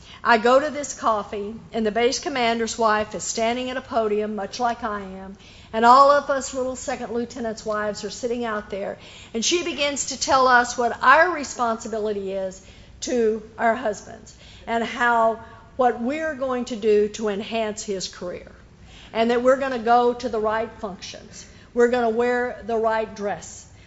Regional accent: Texas, United States; I'm a Southern girl. I was born and raised in Texas. I am a Southern girl.

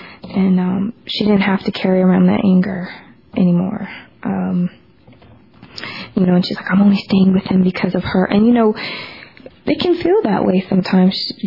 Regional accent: Hollywood, California, United States; And you guys don't clap in Georgia. I'm from California, Hollywood, I guess. Everybody claps after everybody.

